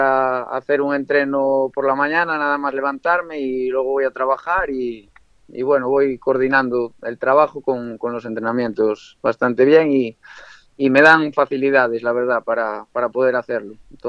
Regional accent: Ribadeo, Galicia, Spain; also born or lived in Figueres; Sí, nací en Figueras, pero yo me crié en Ribadeo ya. Entonces, como quien dice, me crié en Galicia ya toda la vida.

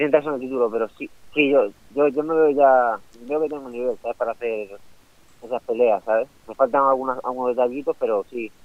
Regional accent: Viladecans, Catalonia, Spain; also born or lived in Sant Boi de Llobregat; Sí, pero yo soy nacido, pero yo soy de Viladecans.

